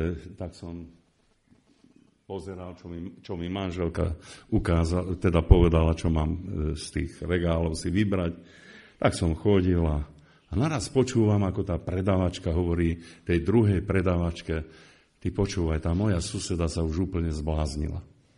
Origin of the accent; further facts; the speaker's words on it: Komárno, Nitra Region, Slovakia; Spomínam si, ako sme išli na na tržnicu, tam u nás v Komárne